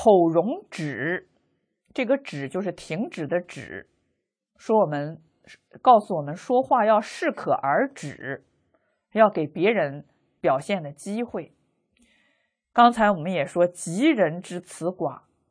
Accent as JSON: {"language": "Chinese", "country": "China", "said": "显然是给我们中国人看的，是提醒中国人说话声音不要太大了。"}